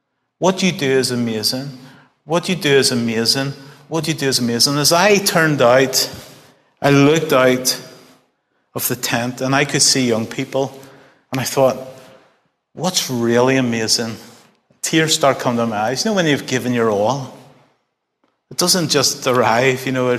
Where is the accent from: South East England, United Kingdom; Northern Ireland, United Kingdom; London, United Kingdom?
Northern Ireland, United Kingdom; for me as a Christian growing up in Northern Ireland, I grew up with this kind of sense that I had to do my best for God.